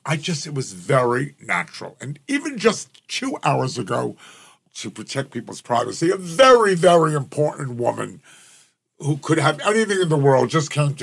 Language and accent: English; New Jersey, United States